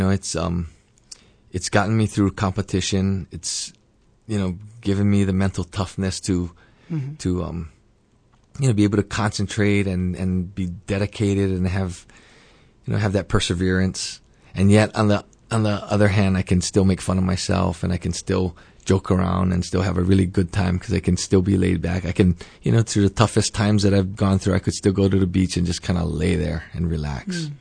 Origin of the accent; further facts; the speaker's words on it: Honolulu, Hawaii, United States; I grew up right here in Honolulu in Manoa Valley.